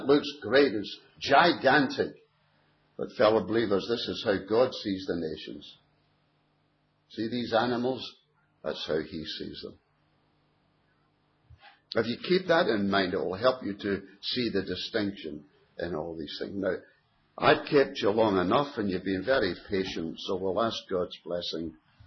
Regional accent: Scotland, United Kingdom; I was born and raised in Scotland, and Britannia rules the waves, you know. That's what I was taught at school.

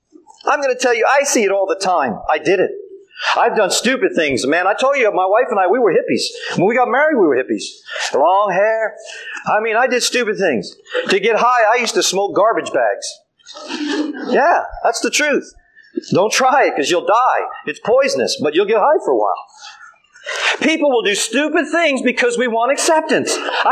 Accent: Virginia, United States; You know what a naught is? I come from Virginia.

